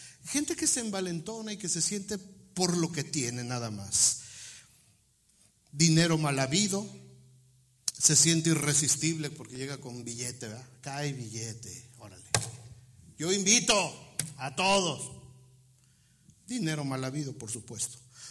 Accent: Mexico; Es que somos mexicanos, es que somos latinos

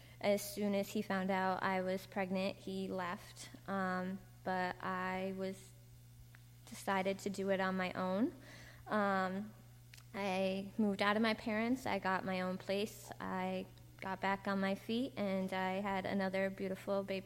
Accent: Bridport, Vermont, United States; I grew up in Bridport, which is in Addison County. I have three children. I had a really great childhood.

